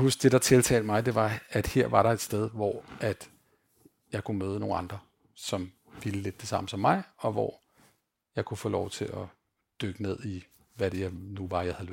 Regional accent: Skovshoved, Capital Region of Denmark, Denmark; born there; also born or lived in Zealand; Jeg er født i København, eller født i Skovshoved, flyttede til Nordjylland, og flyttede, boede der i nogle år, og så flyttede tilbage til Sjælland igen.

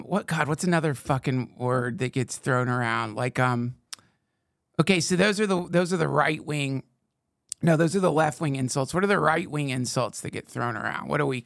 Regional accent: North Carolina, United States; I don't know, that's growing up in North Carolina, but you know, I remember when people started calling magazines books.

